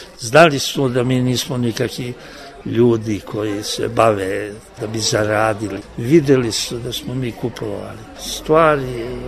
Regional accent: Serbia; Mi smo iz Srbije.

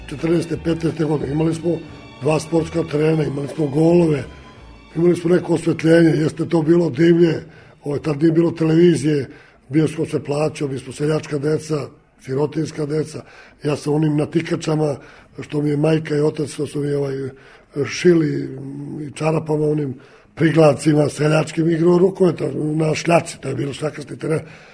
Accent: Srpska Crnja, Vojvodina, Serbia; born there; Rođen sam u Srpskoj Crni

